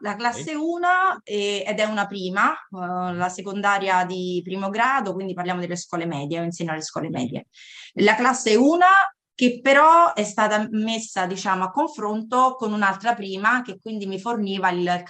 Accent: Cassino, Lazio, Italy; now in Latina, Italy; parlando da Latina, dove vivo con mio marito e dove insegno, ma vengo da Cassino, dalla provincia di Frosinone, quindi bassa Ciociaria.

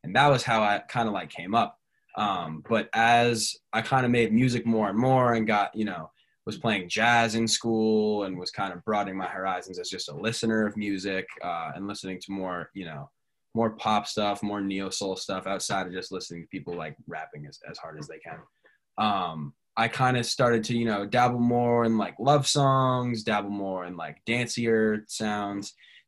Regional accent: Bangor, Maine, United States; And I did a small show in my hometown or near my hometown, Bangor, Maine.

